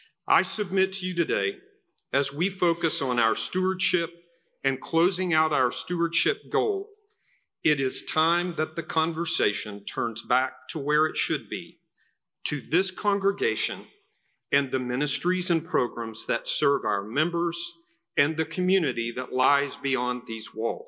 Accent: Muskogee, Oklahoma, United States; some 40 years ago when my dad served as stewardship chairman at St. Paul United Methodist Church in my hometown of Muskogee, Oklahoma.

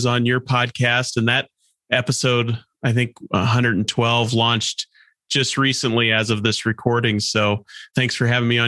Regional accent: Omaha, Nebraska, United States; Hey, I'm from Omaha.

